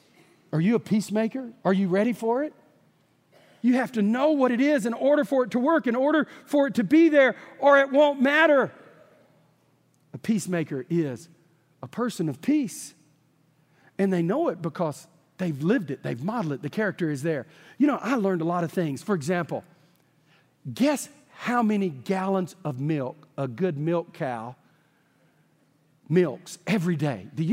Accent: Texas, United States; And we know that's true because I'm from Texas and we never tell tall tales.

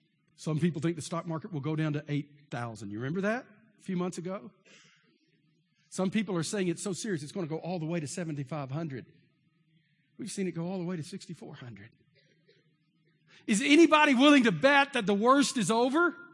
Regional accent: Texas, United States; I'm from Texas, guys. You know how we Texans are. We don't quit.

